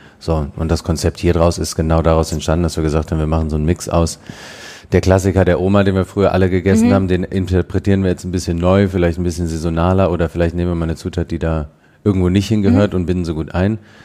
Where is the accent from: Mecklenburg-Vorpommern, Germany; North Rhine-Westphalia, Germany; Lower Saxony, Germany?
North Rhine-Westphalia, Germany; Düsseldorf; born there; Bin mittlerweile 33, bin geboren in Düsseldorf. War dann mal ab und zu kurz weg studieren, kurz weg auf Reisen und dann hat es mich doch wieder hier hingeschlagen